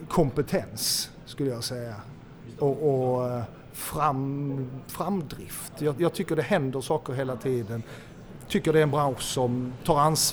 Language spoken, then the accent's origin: Swedish; Skåne, Sweden; Innan dess, så jag är född uppvuxen på Bjärehalvön. Då sommarjobbar man med att plocka potatis.